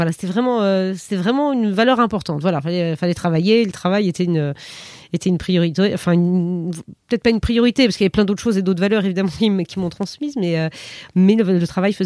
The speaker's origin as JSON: {"language": "French", "town": "Périgueux", "region": "Nouvelle-Aquitaine", "country": "France", "tie": "born or raised there", "said": "j'ai grandi en province, à Périgueux, en Dordogne, j'ai un frère"}